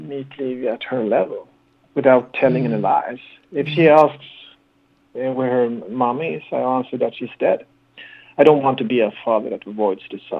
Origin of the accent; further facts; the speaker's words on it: Huddinge, Stockholm County, Sweden; It's a book about a murder in my hometown Huddinge in Sweden.